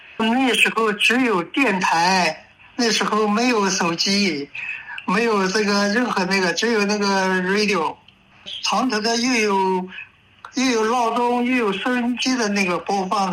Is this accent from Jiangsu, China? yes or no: yes; Nanjing, Jiangsu, China; now in Sydney, Australia; 我来自中国南京，1990年1月3号到达澳洲悉尼的。